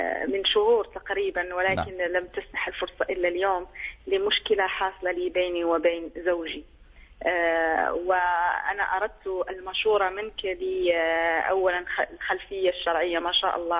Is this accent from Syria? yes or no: no; Algeria; أنا من الجزائر